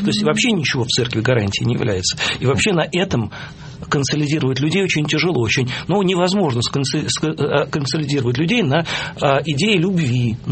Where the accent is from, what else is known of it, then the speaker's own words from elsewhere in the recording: Moscow, Russia; потому что я родился и прожил в Перово